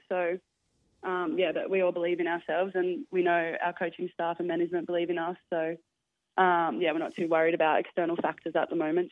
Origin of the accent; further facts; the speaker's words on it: Lightning Ridge, New South Wales, Australia; So, really grateful for where I grew up, and it's such a cool little town. And it's cool to say that I'm from Lightning Ridge